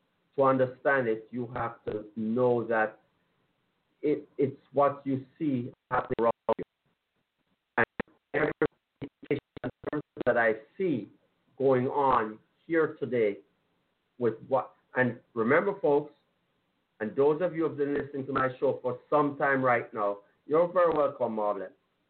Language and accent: English; Jamaica; I'm Jamaican